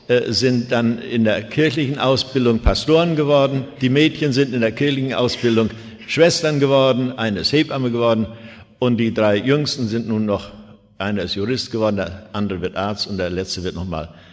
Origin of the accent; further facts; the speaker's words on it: Wismar, Mecklenburg-Vorpommern, Germany; Und dann bin ich gesprungen durch die Straße meiner Heimatstadt Wismar